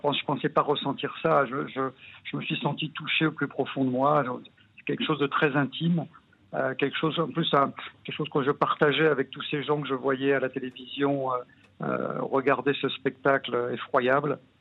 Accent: Paris, Île-de-France, France; on ne peut pas ne pas être touché quand on est français, parisien en plus

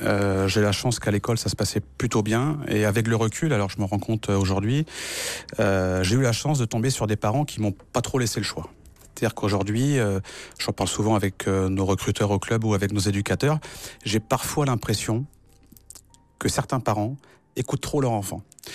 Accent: Douarnenez, Brittany, France; moved away as an adult; now in Paris, France; parce que j'étais de Douarnenez. Je suis devenu enseignant assez rapidement. Si j'avais pas été enseignant, je serais jamais venu vivre à Paris.

